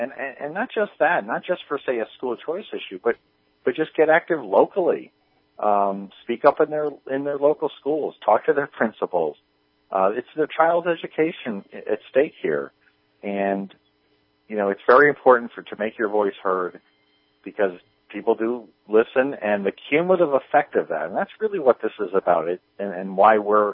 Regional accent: New York, United States; And I've talked to many Democrats, particularly in my home state of New York, and they know this.

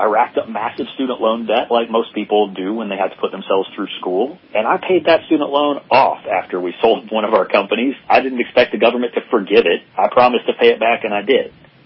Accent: Florida, United States; Yeah, I grew up in Florida. Most people, they develop this image of palm trees and the beach, but the part of Florida I grew up in, we jokingly call Lower Alabama in North Florida.

